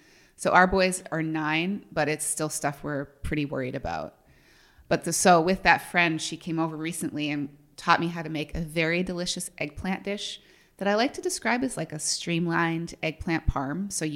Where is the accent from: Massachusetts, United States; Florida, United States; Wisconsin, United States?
Massachusetts, United States; I grew up in an almost all white town on the south shore of Boston, parts of which are like unofficially called the Irish Riviera. My town is like the center of that.